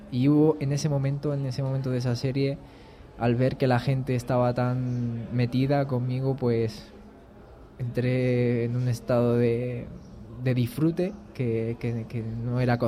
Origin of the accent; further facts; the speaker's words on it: Toledo, Castilla-La Mancha, Spain; Y no soy madrileño, soy de Toledo, ¿no? Pero sí. Me siento también muy madrileño ahí.